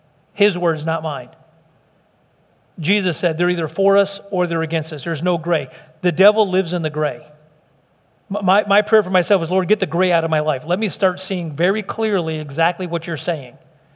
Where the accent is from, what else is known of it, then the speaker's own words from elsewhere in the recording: Chicago, Illinois, United States; now in Texas, United States; My grandfather, I told you we're from Chicago. I think some of you know he was in the Cicero in the 30s.